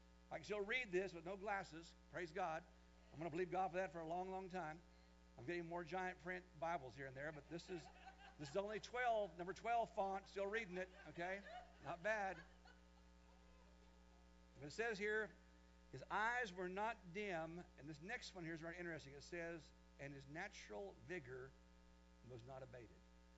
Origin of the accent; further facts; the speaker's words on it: Kansas, United States; I'm from Kansas. I say humble, okay?